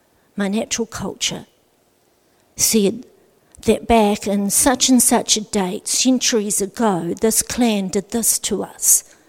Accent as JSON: {"language": "English", "country": "New Zealand", "tie": "born there", "said": "I'm born as a Kiwi, but I was raised with a very strong Scottish culture."}